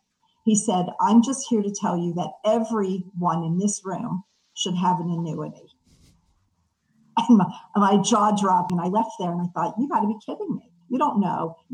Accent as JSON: {"language": "English", "region": "Maryland", "country": "United States", "tie": "born or raised there", "also_born_or_lived": "Washington, D.C.", "said": "So I'm from DC also, grew up on the other side of the river from where your wife did. I grew up in the Montgomery County, Maryland area."}